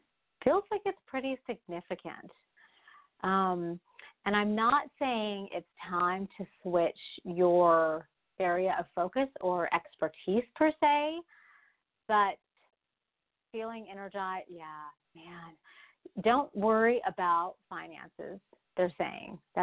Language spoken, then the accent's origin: English; California, United States; I'm from SoCal myself.